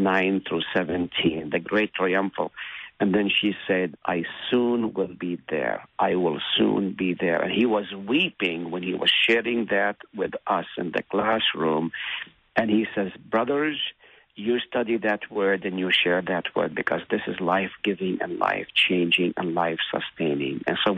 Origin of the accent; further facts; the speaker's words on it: Palestine; I grew up in Palestine.